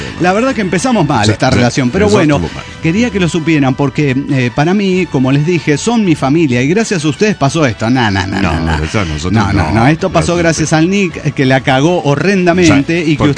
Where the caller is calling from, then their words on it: Aguascalientes, Mexico; de Aguascalientes.